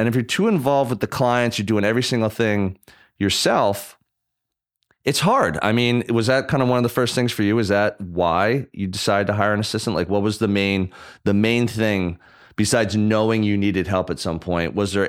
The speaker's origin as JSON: {"language": "English", "country": "Ireland", "said": "You know, Dylan's Irish, you're Irish, I'm Irish, and so is Kev."}